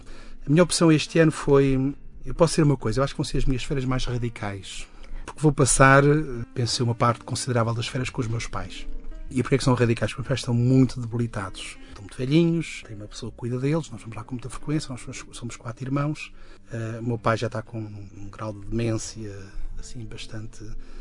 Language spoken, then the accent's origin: Portuguese; Ribamar, Lisbon, Portugal; eu sou de Ribamar, da Ericeira, para natural de Santo Isidoro, da freguesia, não é?